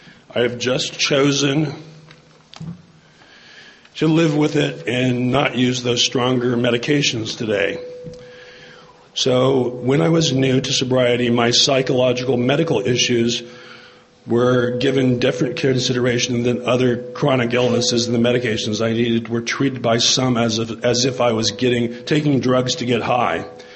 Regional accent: San Diego, California, United States; like I said, and I'm an open gay alcoholic. I come from San Diego, California.

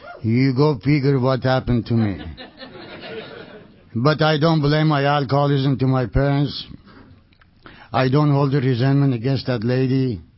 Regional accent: Iran; English is a second language; moved away as an adult; I was born and raised in Iran, and I came here about over 20 years ago. I couldn't say ABCD.

